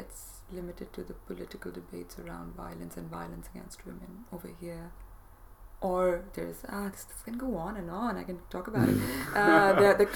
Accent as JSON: {"language": "English", "country": "India", "tie": "born or raised there", "also_born_or_lived": "Kerala / Delhi", "said": "I actually grew up across India. I was born in the south, in Kerala, and over the years we made our way to Delhi. So I've lived in the south and the north"}